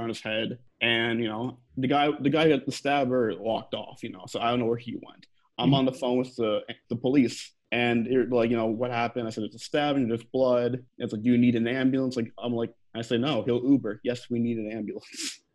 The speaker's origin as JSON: {"language": "English", "region": "New York", "country": "United States", "said": "It's, like, I prefer New York better. I'm from New York. I have trouble leaving."}